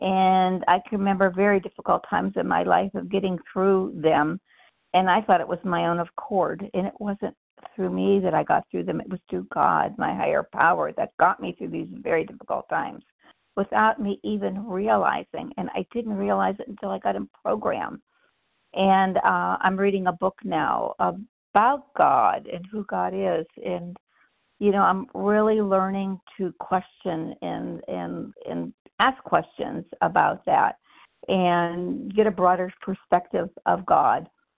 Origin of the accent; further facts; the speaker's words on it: Ohio, United States; I'm from Ohio.